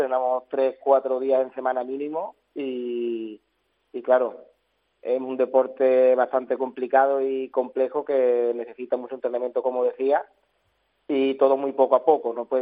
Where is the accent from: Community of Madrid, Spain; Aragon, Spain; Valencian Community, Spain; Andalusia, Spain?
Andalusia, Spain; Lantejuela; aquí en mi zona, en mi pueblo, en la Antejuela